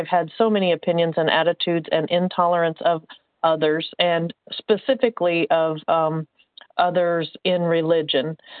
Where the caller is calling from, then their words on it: Indiana, United States; I'm calling from Indiana.